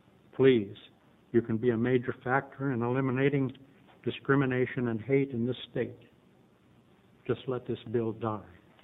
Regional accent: Portland, United States; I was born in Portland almost 74 years ago, and I've lived in the state for all of that time, with the exceptions of 23 years of active duty in the U.S. Navy.

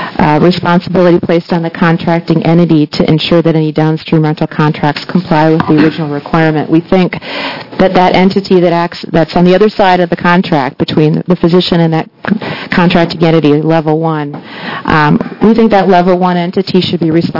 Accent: Wisconsin, United States; now in Chicago, United States; Chicago. I'm a Wisconsin native, though.

